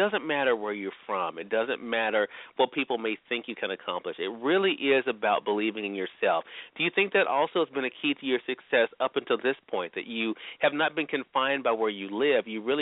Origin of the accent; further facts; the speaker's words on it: the South, United States; Donica, one of the things that we have in common, we're both from the South